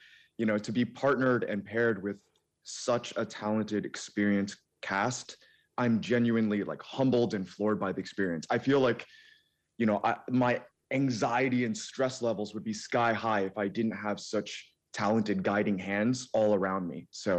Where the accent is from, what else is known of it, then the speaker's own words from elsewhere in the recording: New Jersey, United States; now in Los Angeles, United States; I grew up in New Jersey in a small town that wasn't very, very green. And I moved to Los Angeles